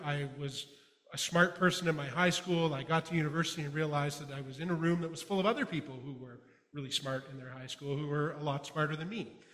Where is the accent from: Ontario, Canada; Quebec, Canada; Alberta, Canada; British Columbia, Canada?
Ontario, Canada; Sarnia; I grew up in Sarnia. I went away to university in Waterloo.